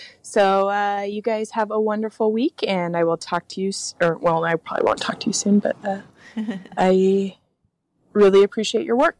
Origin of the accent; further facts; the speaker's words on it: Alaska, United States; I'm from Alaska originally